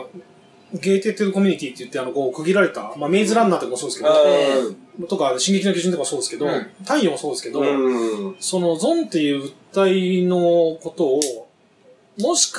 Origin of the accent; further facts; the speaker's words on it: Fukaya, Saitama, Japan; やっぱ俺は深谷出身だから、批判的に見ちゃうんですけど